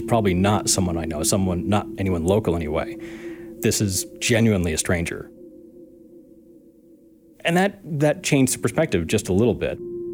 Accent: Arizona, United States; New Mexico. Then Arizona, my home state.

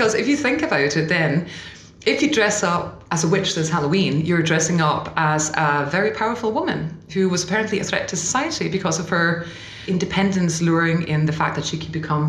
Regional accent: Denmark; English is a second language; We're going on tour in Denmark next week, actually. So taking it to my home country.

